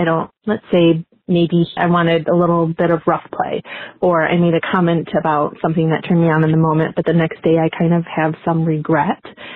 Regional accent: Phoenix, Arizona, United States; I'm 38 from Phoenix.

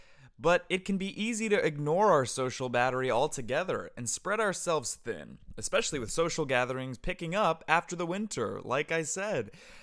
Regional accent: Cleveland, Ohio, United States; Me? I'm from Cleveland, Ohio.

